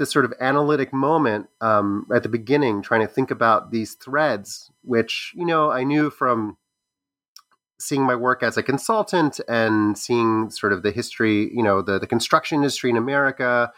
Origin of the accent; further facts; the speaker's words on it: Baltimore, Maryland, United States; I'm a professor of history at the ILR School of Cornell University. I grew up in Baltimore, Maryland